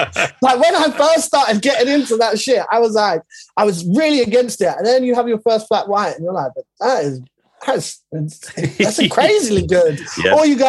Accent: Shepherd's Bush, London, United Kingdom; when we grew up in Shepherd's Bush, it wasn't, you know, my family have been here 30 plus years.

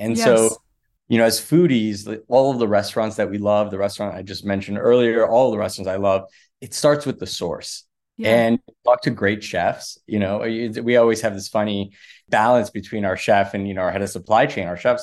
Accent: Los Angeles, California, United States; also born or lived in Sydney, Australia; So I grew up in Los Angeles. I'll take you back a little bit. I grew up in Los Angeles. I ended up at Georgetown in 2003, almost 20 years ago.

